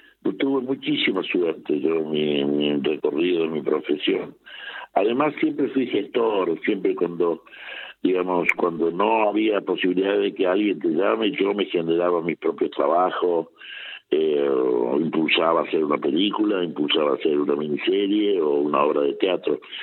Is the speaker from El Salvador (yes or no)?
no; Salta, Argentina; moved away; siempre traté de resguardar mi raíz y decir, no, yo no me transformé a porteño, sino siendo el negrito salteño.